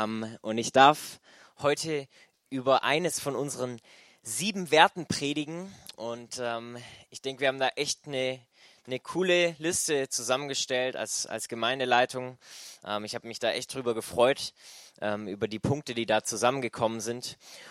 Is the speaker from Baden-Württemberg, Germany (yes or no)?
yes; Baden-Württemberg, Germany; Mein Bestes ist mein Geld natürlich als Schwabe